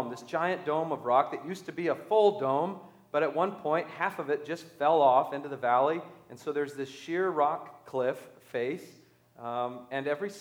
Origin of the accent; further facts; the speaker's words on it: California, United States; I grew up in Southern California along the coast, which is, of course, famous for excellent Mexican food.